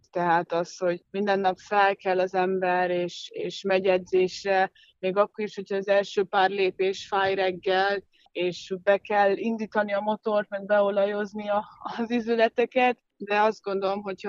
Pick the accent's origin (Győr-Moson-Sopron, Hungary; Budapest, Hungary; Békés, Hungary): Győr-Moson-Sopron, Hungary; Győr; Hát ugye Győrben nevelkedtem, utánpótlásba